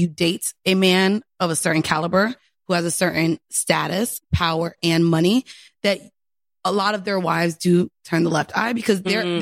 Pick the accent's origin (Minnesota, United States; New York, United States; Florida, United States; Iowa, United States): Florida, United States; Orlando; Yes. I'm Jamaican and white.